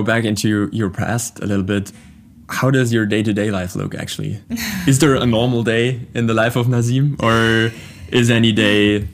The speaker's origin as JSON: {"language": "English", "country": "Germany", "tie": "born or raised there", "second_language": "English", "said": "being born and raised in Germany, it's crazy to hear."}